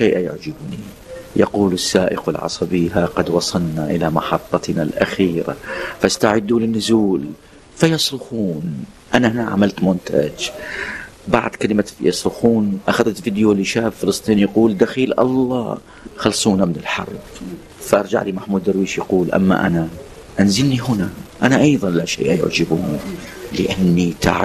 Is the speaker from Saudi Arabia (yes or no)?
no; Iraq; بالعباءة العراقية اللي هي رمز كبير عندنا في العراق